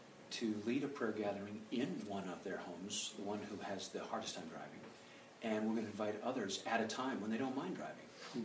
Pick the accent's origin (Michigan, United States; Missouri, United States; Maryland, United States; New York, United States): Michigan, United States; Detroit; I'm from Detroit, and there is a competing trinity there.